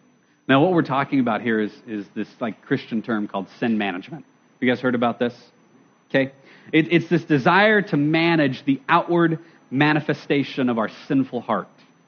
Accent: United States; my destiny as an American, to control myself

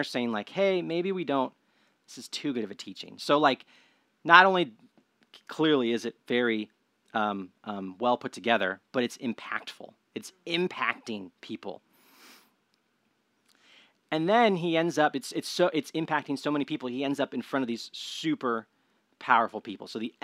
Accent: United States; That doesn't feel as an American very important to me, a very important question, because I feel like in our culture, names are so, they have such little power.

